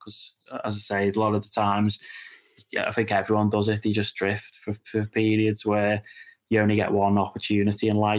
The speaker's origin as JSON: {"language": "English", "town": "Claughton", "region": "North West England", "country": "United Kingdom", "tie": "born or raised there", "also_born_or_lived": "Las Vegas, United States", "said": "I'm born and raised in Claughton on the Wirral, so, and I've lived there near enough my whole life. Did have a little spell where I lived in Las Vegas for a period"}